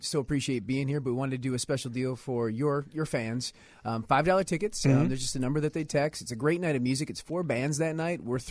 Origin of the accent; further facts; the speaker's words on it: Detroit, Michigan, United States; I grew up in Detroit, in the city.